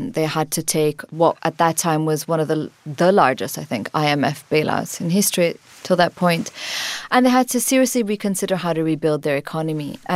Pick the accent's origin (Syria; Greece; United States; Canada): Syria; I'm a child of American culture. Even growing up in Syria in the 1980s, all my reference points were really American.